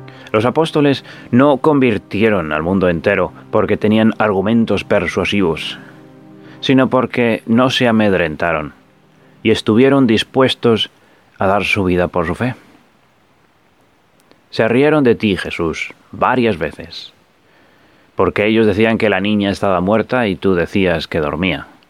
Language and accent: Spanish; England, United Kingdom; also born or lived in Spain; Sí, soy yo. Soy inglés y español.